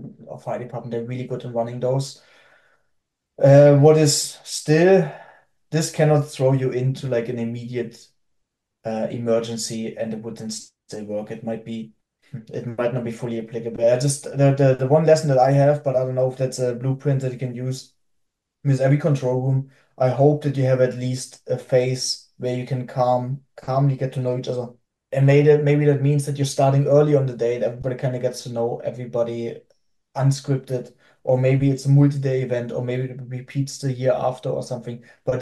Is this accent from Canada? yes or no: no; Germany; accent: German; English is a second language; People need to deal with my German accent